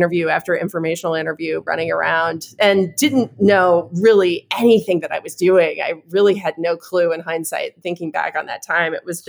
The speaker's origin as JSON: {"language": "English", "town": "Daytona Beach", "region": "Florida", "country": "United States", "tie": "born or raised there", "said": "I grew up in Volusia County, Daytona Beach area."}